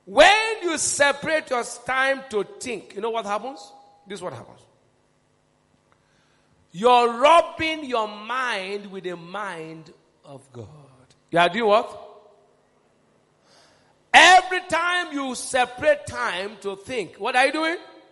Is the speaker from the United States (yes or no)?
no; Port Harcourt, Rivers, Nigeria; You know, I grew up in Port Harcourt.